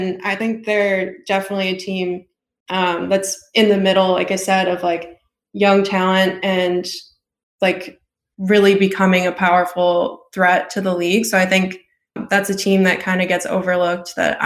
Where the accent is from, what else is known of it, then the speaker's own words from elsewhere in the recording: Chicago, Illinois, United States; because I'm from Chicago and I have a family friend who's actually owns the team